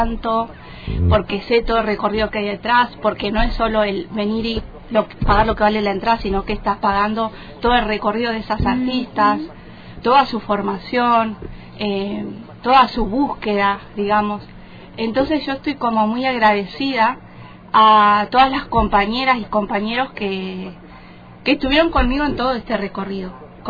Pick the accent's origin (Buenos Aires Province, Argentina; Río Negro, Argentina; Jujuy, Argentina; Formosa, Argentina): Río Negro, Argentina; General Roca; crecí, me crié acá, que es algo que dice el texto de la obra, y es realmente así, o sea, yo soy nacida y criada acá en Fisque Menuco